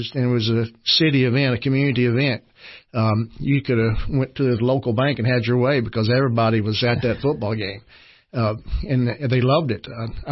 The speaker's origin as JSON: {"language": "English", "town": "Tompkinsville", "region": "Kentucky", "country": "United States", "tie": "born or raised there", "also_born_or_lived": "Glasgow", "said": "Spent the first year of my life there, and then my dad got his first head coaching job in Tompkinsville, Kentucky, and the family moved there, and we were there ever since."}